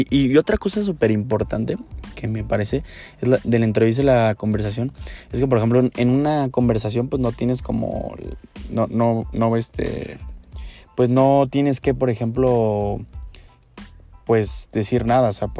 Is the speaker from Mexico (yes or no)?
yes; Morelia, Michoacán, Mexico; soy mexicano, soy de aquí de Morelia, de México.